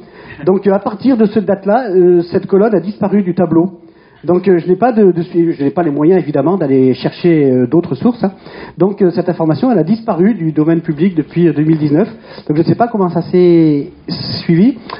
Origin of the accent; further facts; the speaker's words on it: Auvergne-Rhône-Alpes, France; tous savoyards dans la salle, on va dire on est les plus mal placé